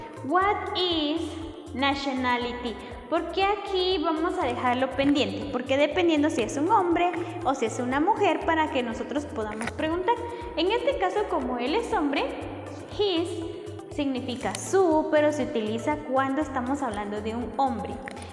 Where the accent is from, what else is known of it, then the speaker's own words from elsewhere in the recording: Guatemala; en nuestro caso, que somos de Guatemala, nuestra nacionalidad es guatemaltecos.